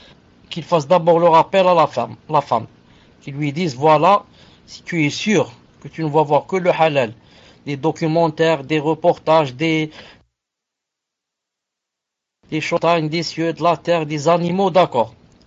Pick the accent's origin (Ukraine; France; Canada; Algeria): Algeria; Peut-être ce feuilleton n'est pas passé chez vous, mais chez nous en Algérie, il a fait ravage.